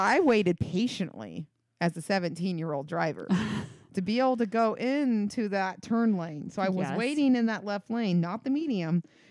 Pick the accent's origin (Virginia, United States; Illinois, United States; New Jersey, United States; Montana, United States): New Jersey, United States; Linden; I smelled something weird on him, but I'm from Linden.